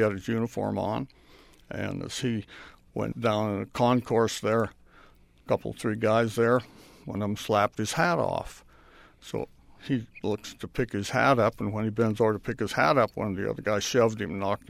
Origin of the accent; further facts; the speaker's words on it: Tremont, Utah, United States; I did. I grew up in Tremont, went to Bear River High School, came to Utah State to get 2 years of college